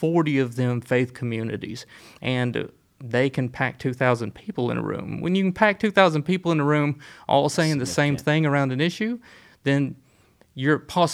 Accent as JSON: {"language": "English", "town": "Chattanooga", "region": "Tennessee", "country": "United States", "tie": "born or raised there", "said": "What I term is generally the white suburbs around. So Hickson and Red Bank, Middle Valley."}